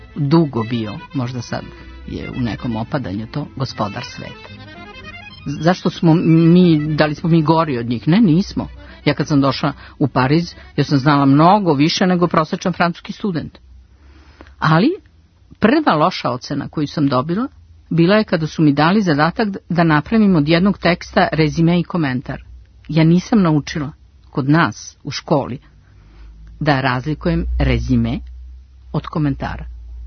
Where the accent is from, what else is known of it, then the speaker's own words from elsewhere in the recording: Belgrade, Serbia; moved away as an adult; došla sam iz Beograda. Drugo, bila sam veoma mlada